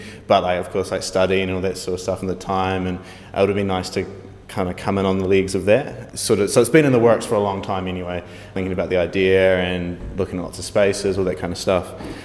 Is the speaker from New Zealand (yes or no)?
yes; Invercargill, Southland, New Zealand; I guess for me, I came here from Invercargill to study fine arts.